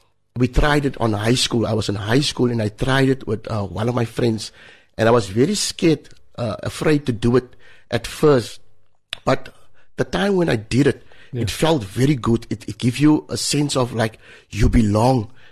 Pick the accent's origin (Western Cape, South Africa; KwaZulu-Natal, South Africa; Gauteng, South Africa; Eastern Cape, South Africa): Western Cape, South Africa; Cape Town; So I grew up in Mitchell's Plain Woodlands